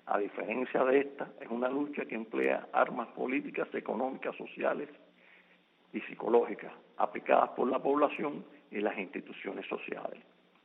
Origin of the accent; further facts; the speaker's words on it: Cuba; En mi condición de ciudadano cubano libre y activista de derechos humanos